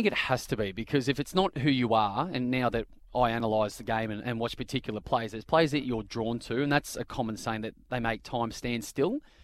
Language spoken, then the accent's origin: English; Victoria, Australia; also born or lived in Kew; Mum and Dad are still based out of Bendigo, even though they are from Kew. And I was born in Kew. My old man was and still is in agriculture, hence why we moved to the country. And it was a brilliant place to grow up.